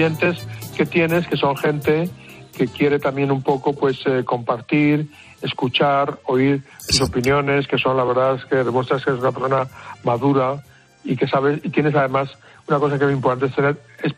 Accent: Valencian Community, Spain; yo soy valenciano, mi mujer es gallega

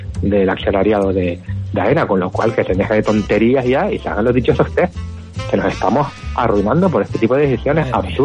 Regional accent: Canary Islands, Spain; somos nosotros, los canarios

